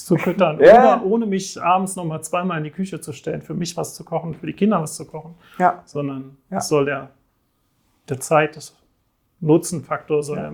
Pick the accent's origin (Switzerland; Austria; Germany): Switzerland; ich komme aus der Schweiz